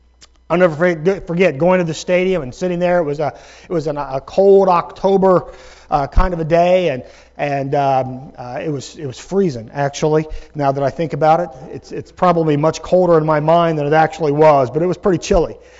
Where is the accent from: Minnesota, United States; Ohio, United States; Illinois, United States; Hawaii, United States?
Ohio, United States; Columbus; Growing up in Columbus, one of the things that I was very familiar with was Ohio State football.